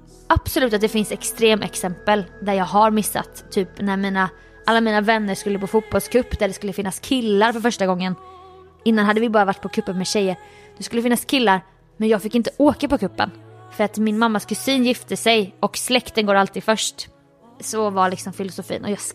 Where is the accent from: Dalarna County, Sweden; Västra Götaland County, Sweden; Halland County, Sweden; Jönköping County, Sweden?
Jönköping County, Sweden; sedan jag var en liten flicka som pinnade runt på mina ben i Jönköping City. Nej, jag var inte från City, men jag var från 5 kilometer söder om Jönköping.